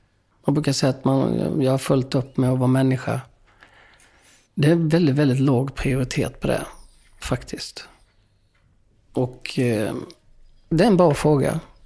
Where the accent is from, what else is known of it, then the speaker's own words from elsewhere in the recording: Hagelstorp, Sweden; Det är ju det man tänker på, sånt här som sommaren hemma i Bullerby-känslan och pappa kom hem och det var typ 30 grader varmt ute, så åkte vi ner till Nissasjön och badade.